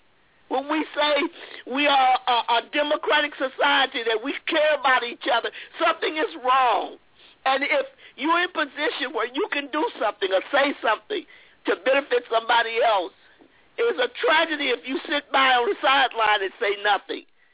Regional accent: Colorado Springs, Colorado, United States; from Colorado Springs.

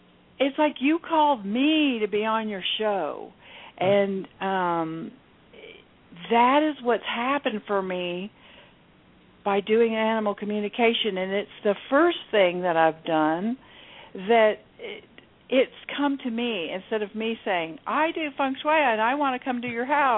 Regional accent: Texas, United States; also born or lived in Michigan / Indonesia / England; From Jakarta, Indonesia, to London, England. I grew up in Texas. I was born in Michigan. I've been many places.

